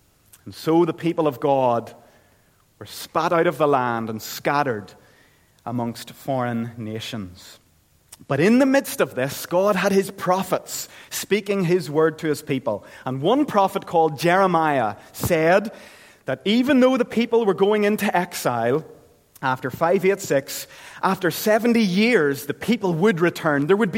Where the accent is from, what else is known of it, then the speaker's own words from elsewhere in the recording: Ireland; kind of like my home country. Ireland got divided into Northern Ireland and the Republic of Ireland.